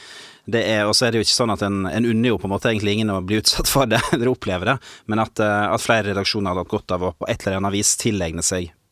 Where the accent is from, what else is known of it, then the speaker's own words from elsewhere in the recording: Vestland, Norway; Jeg kommer jo fra Sogn og Fjordane. Dette avisen jeg oppvokst med og hatt rundt meg på en måte i min oppvekst, og en region jeg kjenner veldig godt.